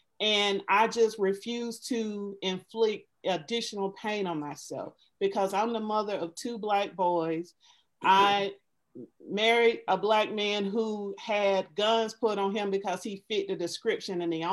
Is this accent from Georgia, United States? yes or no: yes; Georgia, United States; now in Atlanta, United States; I'm from the East Coast. I live in Metro Atlanta, but I'm from South Georgia.